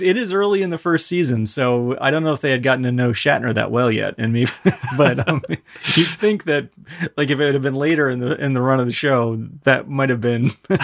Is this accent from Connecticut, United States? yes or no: yes; Connecticut, United States; I grew up in Connecticut, and we got the New York stations.